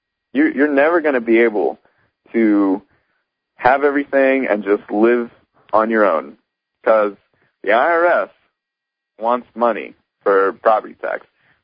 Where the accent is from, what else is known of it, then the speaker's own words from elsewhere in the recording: United States; I mean, even I'm annoyed, and I'm an American.